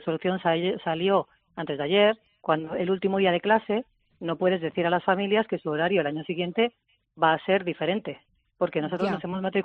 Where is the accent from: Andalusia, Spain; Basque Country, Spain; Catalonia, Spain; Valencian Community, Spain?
Basque Country, Spain; Vitoria; porque yo soy de Vitoria